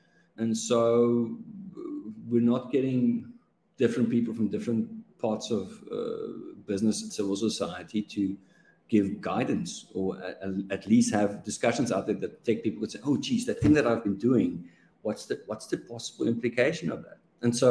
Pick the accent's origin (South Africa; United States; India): South Africa; because I grew up in South Africa and I know how that story starts and how it ends.